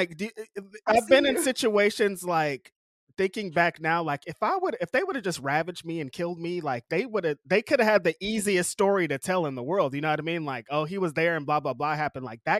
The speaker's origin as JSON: {"language": "English", "town": "Bakersfield", "region": "California", "country": "United States", "tie": "born or raised there", "said": "Cause like I said, I grew up in Bakersfield"}